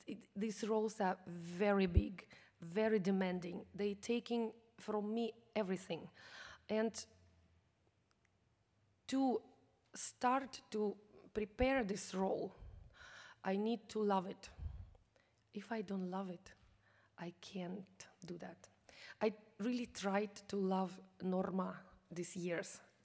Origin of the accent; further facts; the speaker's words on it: Vienna, Austria; First in Vienna, of course, this is my hometown. I live in Vienna